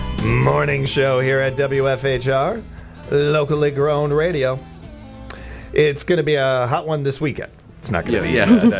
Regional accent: California, United States; That is coming to all the stand-up comics I grew up with out in California and hung out with out there and everything.

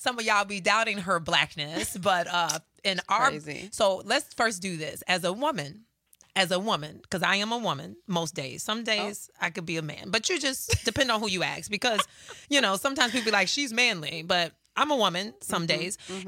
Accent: Chicago, Illinois, United States; And back in the day, I remember back in the day growing up in Chicago. For folks who don't know, I grew up in the hood in Chicago.

